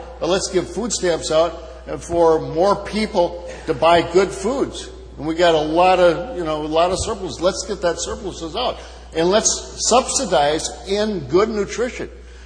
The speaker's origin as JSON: {"language": "English", "region": "Wisconsin", "country": "United States", "said": "I come from Wisconsin, where every meal is better with beer, brats, cheese, and cream."}